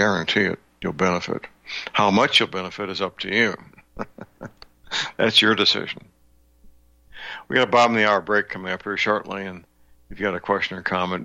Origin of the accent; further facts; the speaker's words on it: St. Louis, Missouri, United States; Robert Collier, the author, was from my hometown, St. Louis, Missouri